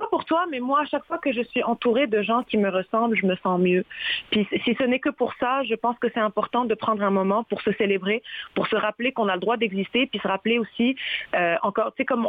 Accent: Trois-Rivières, Quebec, Canada; now in Montreal, Canada; moi, je suis montréalaise, tu sais, je suis québécoise, j'ai grandi à Trois-Rivières, je suis marocaine, je suis pas pratiquante, donc je suis pas musulmane, je suis de culture musulmane

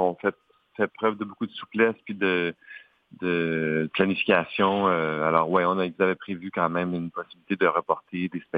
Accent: Saskatoon, Saskatchewan, Canada; dans le théâtre communautaire de la ville où j'ai grandi, en Saskatchewan, à Saskatoon, le théâtre communautaire La Troupe du Jour.

